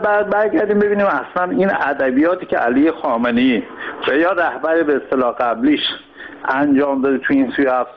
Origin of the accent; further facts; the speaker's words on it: Iran; ما هم که خودمون از ایران هستیم